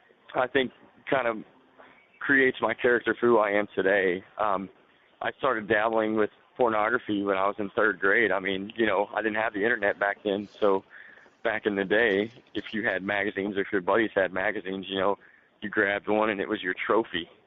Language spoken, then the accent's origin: English; Little Rock, Arkansas, United States; Sure. I grew up in Little Rock, Arkansas, and I grew up in Little Rock.